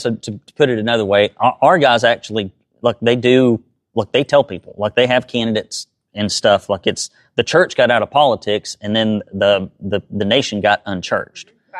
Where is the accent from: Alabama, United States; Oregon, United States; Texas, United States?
Alabama, United States; We lived in like this little shanty area of just abject Appalachian poverty. And so that's where I grew up in Alabama.